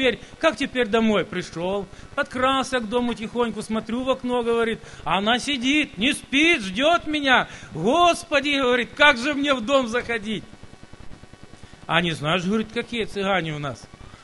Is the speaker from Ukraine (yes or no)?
yes; Ukraine; now in Germany